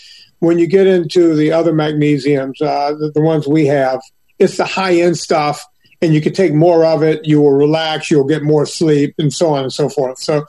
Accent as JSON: {"language": "English", "town": "Donaldsonville", "region": "Louisiana", "country": "United States", "tie": "born or raised there", "said": "Actually, my hometown down on the bayou of Donaldsonville, they had 5 people in the nursing home with it."}